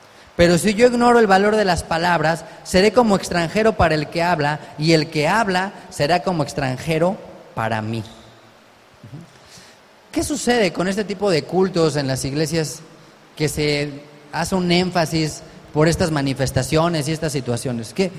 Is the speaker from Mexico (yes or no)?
yes; Mexico; Digo, ah, pues yo soy de México.